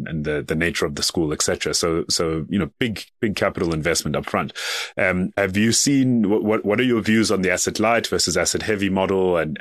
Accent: South Africa; my home country, South Africa

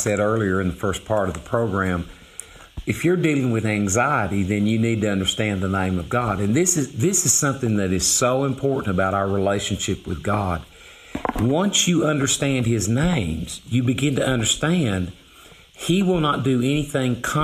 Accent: Appalachia, United States; It's like I'm a hillbilly, and or maybe I should say politically correct, I'm an Appalachian American, you know.

